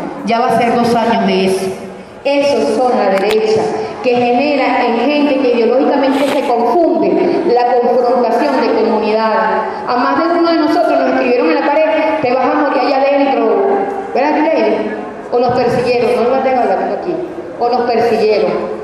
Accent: Venezuela; nosotros somos venezolanos de gentilicio, somos bolivarianos y ahora chavistas.

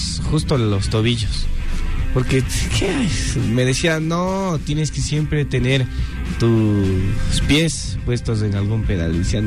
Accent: Ecuador; Así somos los ecuatorianos.

